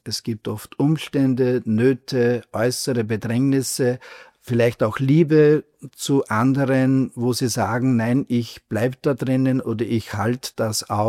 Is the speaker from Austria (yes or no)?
yes; Austria; bei uns in Österreich